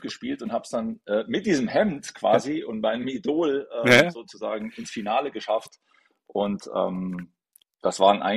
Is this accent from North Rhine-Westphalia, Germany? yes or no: no; Püttlingen, Saarland, Germany; Also ich bin geboren in Püttlingen, war in Püttlingen im Fußballverein sehr ambitioniert